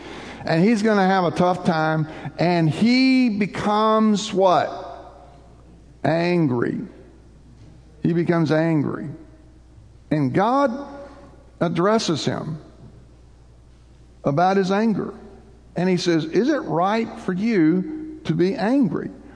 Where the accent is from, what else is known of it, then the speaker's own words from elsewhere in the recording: United States; Now, I just want to say, I'm all about America. I am an American. I love America.